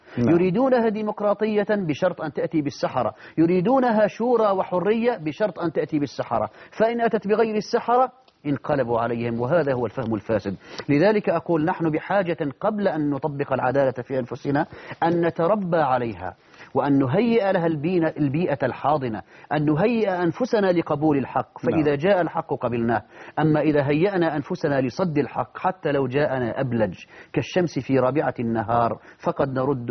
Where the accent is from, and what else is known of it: Syria